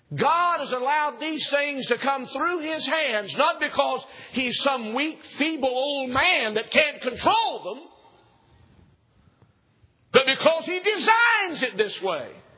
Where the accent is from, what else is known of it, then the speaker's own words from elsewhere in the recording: Maryville, Tennessee, United States; When I was just a boy growing up, I grew up in Maryville, Tennessee, and most of the people who thought they had a good job worked at the aluminum company.